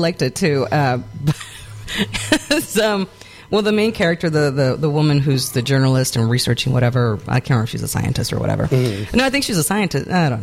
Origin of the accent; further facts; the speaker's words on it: Arizona, United States; I'm from Arizona, and I have no idea what that is.